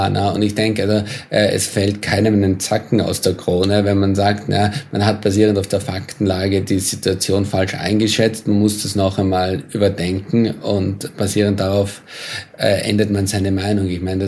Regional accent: Austria; also beispielsweise mit meinem Heimatland, mit Österreich

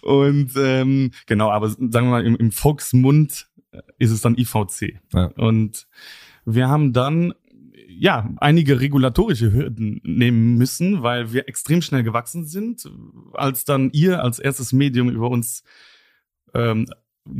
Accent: Luxembourg; also ich bin selber Luxemburger

